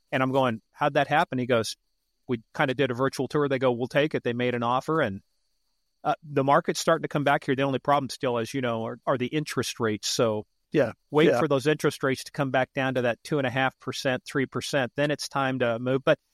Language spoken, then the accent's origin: English; Dodge City, Kansas, United States; also born or lived in North Carolina / Monterey, California / Iran / Mishawaka, Indiana; I was born in Kansas. We moved to North Carolina. We moved to Monterey, California, went to Iran, came back to Dodge City, Kansas.